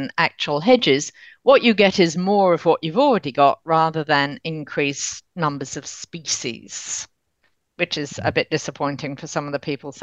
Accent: United Kingdom; moved away as an adult; And Britain, my home country, I lived there until I was 19

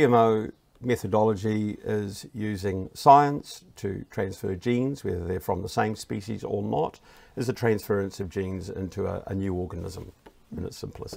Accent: New Zealand; So being a Kiwi with a product gets you into market.

